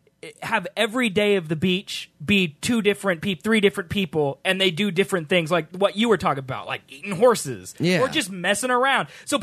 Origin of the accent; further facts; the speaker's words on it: United States; I believe that's how most Americans are